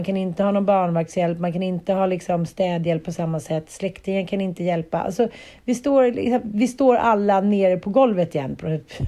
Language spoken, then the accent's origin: Swedish; Sweden; För det var väl senast som vi svenskar kände någon form av patriotism liksom.